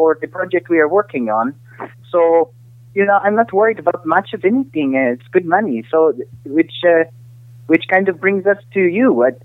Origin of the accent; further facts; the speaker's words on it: Sweden; English is a second language; Yeah, of course. I'm from Sweden.